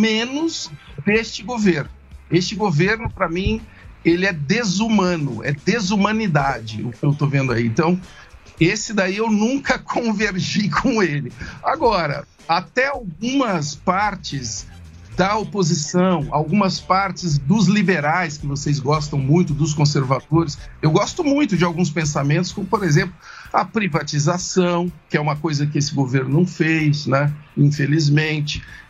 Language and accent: Portuguese; Ituverava, São Paulo, Brazil; Vocês sabem que eu sou do interior, né? Eu sou de Ituverava. A minha infância foi ligada à fazenda, à roça, braba mesmo.